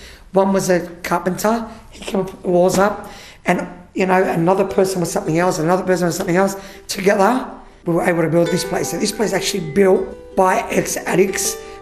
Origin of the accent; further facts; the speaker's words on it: Sydney, New South Wales, Australia; I was born in St. George Hospital in the 70s and I grew up in Lakemba in the 70s and the 80s. Lakemba was just all Lebanese, or that's all I remember it of anyway.